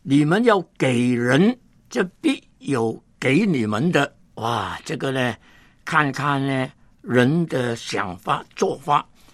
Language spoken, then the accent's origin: Chinese; Hong Kong; born there; 那我呢是香港出生，连乡下都没有回过去。